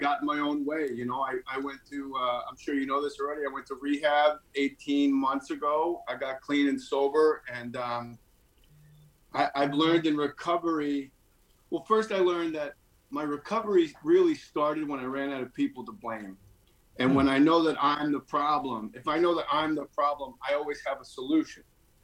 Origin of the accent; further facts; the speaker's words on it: East Coast, United States; Yeah. I mean, East Coast. I'm glad I grew up on the East Coast. You know, I'm out here in California where people stab you in the back.